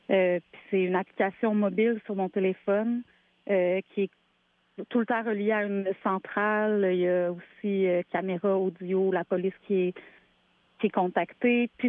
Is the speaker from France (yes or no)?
no; Canada; je suis canadienne